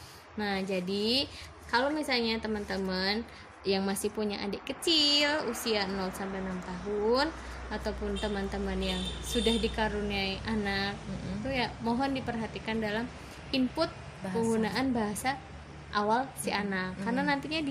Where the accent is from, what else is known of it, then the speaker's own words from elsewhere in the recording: Tangerang, Banten, Indonesia; first language Indonesian; Bahasa ibuku yang pertama itu bahasa Indonesia. Karena aku dibesarkan di Tangerang dan gak sama sekali gak ngerti bahasa